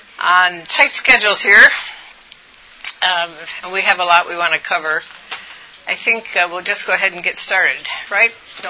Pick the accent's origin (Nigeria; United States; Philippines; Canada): Nigeria; So when I was born and raised in Nigeria, I loved my life.